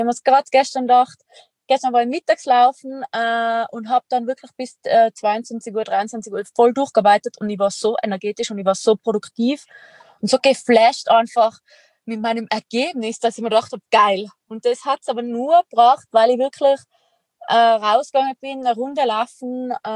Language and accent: German; Tyrol, Austria; accent: Tyrolean; wie man an meinem Dialekt hören kann, bin ich Tirolerin